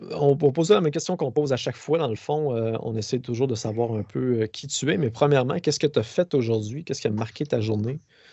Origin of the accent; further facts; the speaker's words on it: Quebec City, Quebec, Canada; Moi, je viens de Québec.